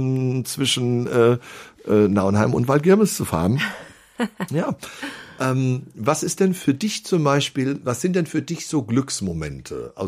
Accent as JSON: {"language": "German", "town": "Wetzlar", "region": "Hesse", "country": "Germany", "said": "Ich bin ja Wetzlarer, bin in Ehringshausen geboren, aber das war ja nur eine Krankenhausangelegenheit."}